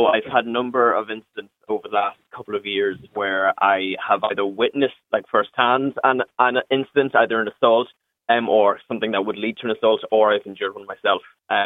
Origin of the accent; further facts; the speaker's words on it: Monaghan, Ulster, Ireland; I'm from Monaghan myself.